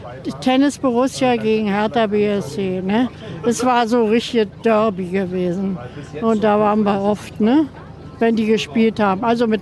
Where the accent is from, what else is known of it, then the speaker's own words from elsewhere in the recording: Berlin, Germany; Ich komme sogar jetzt aus Treptow, aber habe hier immer in Berlin gewohnt, in Charlottenburg.